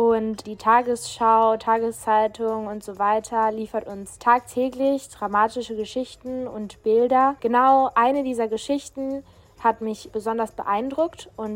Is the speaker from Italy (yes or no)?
yes; Italy; ich bin 15 Jahre alt, bin Italienerin und besuche seit meinem dritten Lebensjahr die deutsche Schule